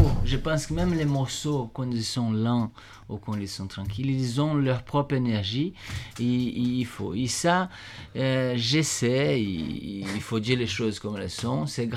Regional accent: Brazil; je connais un peu la musique d'où je viens, du Brésil.

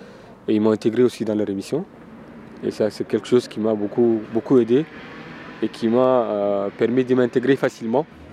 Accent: Chad; ce qui se passe chez moi, au Tchad

